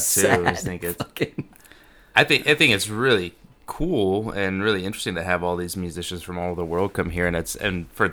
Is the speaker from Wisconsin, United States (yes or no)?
no; El Paso, Texas, United States; Originally I just say El Paso, because that's where I grew up and went to high school, and that's where my mom and her side of the family is from, and my dad lived there.